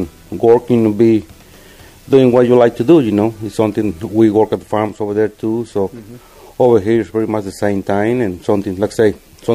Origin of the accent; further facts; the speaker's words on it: Jicote, Nayarit, Mexico; The state is Nayarit, and my hometown's named Jicote, which is pretty close to Tepic, which is the capital of my state, 22 miles north of it.